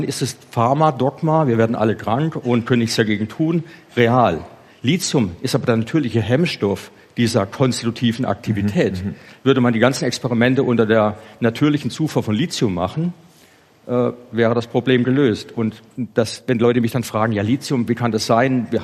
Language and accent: German; Baden-Württemberg, Germany; Auch bei uns im Schwarzwald ist ein Jodmangel.